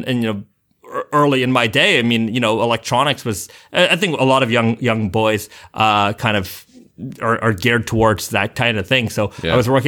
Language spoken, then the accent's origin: English; Canada; now in Yokohama, Japan; Originally, I'm from Canada. Born in the early 80s as a first generation Canadian. My parents immigrated to Canada back then. So, you know, I kind of had that experience growing up. Lived in Toronto and around the Toronto area